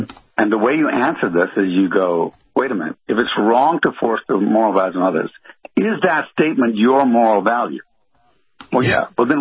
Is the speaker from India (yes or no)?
no; Ethiopia; also born or lived in Ghana / Sudan / Yemen / Jamaica; So my background is I was born in Africa, in Ghana, and grew up in Ethiopia and Sudan and Yemen and Jamaica.